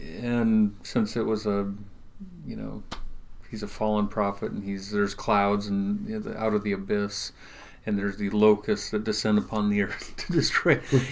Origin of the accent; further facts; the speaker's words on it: Grand Island, Nebraska, United States; moved away as an adult; I grew up in Grand Island, Nebraska.